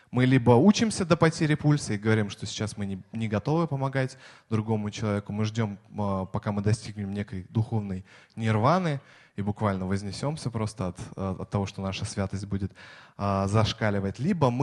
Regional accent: Moscow, Russia; Я вообще москвич коренной, и все знают, коренные москвичи очень быстро ходят.

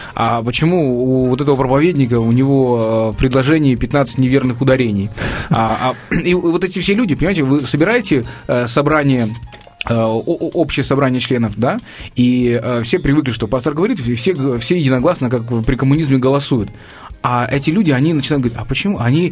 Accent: Ukraine; Я родом из Украины.

